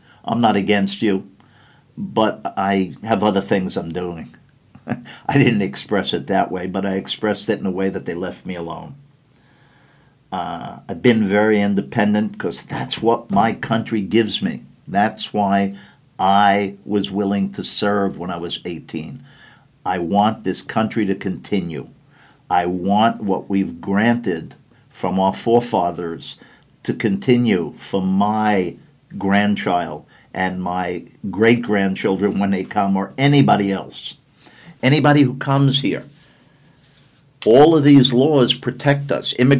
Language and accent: English; Brooklyn, New York, United States; when I was a kid growing up in Brooklyn, I lived in the middle of some of the biggest gangs in the city.